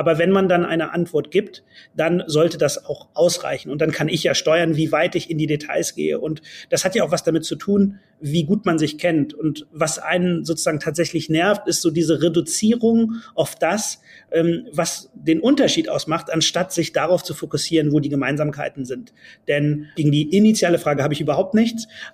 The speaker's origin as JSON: {"language": "German", "town": "Bonn", "region": "North Rhine-Westphalia", "country": "Germany", "tie": "born there", "said": "ich bin ja, wie gesagt, in Bonn geboren. Mein Vater kam aus Nigeria nach Deutschland, meine Mutter aus Frankreich, die haben sich hier getroffen. Natürlich bin ich made in Germany"}